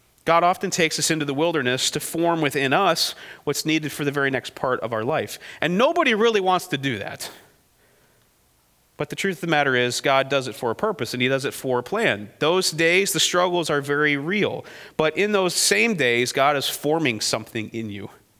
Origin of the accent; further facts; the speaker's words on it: Michigan, United States; Realistically, I'm not from here originally. I'm from Montcalm County, right?